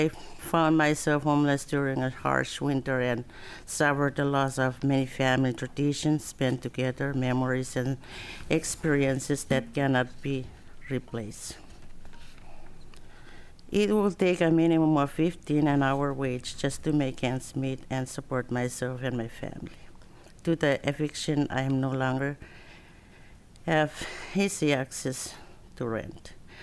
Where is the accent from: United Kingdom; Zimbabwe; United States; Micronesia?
Micronesia; Chuuk; I'm from Chuuk State in the Federated States of Micronesia.